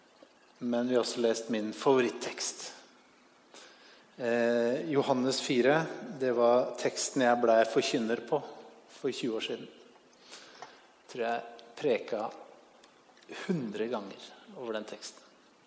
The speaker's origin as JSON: {"language": "Norwegian", "town": "Bærum", "region": "Akershus", "country": "Norway", "said": "Jeg kommer fra Bærum."}